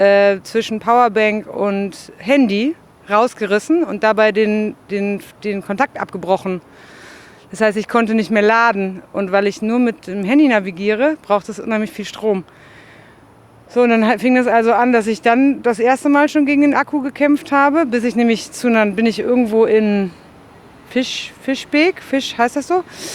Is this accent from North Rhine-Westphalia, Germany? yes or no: yes; Cologne, North Rhine-Westphalia, Germany; ich komme aus Köln und bei uns gibt es keinen Sand irgendwie.